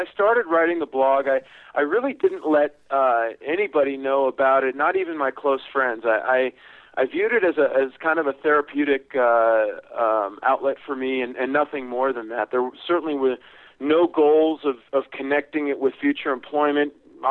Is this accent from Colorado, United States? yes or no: no; California, United States; I was raised in California, but I've always had a very, very fond feeling of the entire country of Canada.